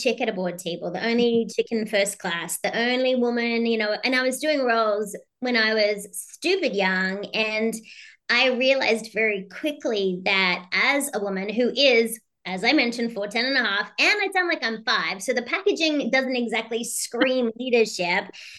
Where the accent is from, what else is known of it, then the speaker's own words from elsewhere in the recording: Australia; I'm Australian, for goodness sake.